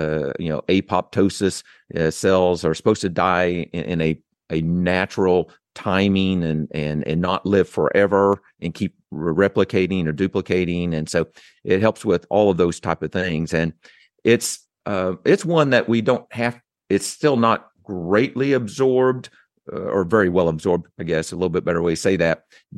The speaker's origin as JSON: {"language": "English", "region": "Oklahoma", "country": "United States", "accent": "Okie", "said": "So, but my Oaky accent, you know, I'm people correct me all the time."}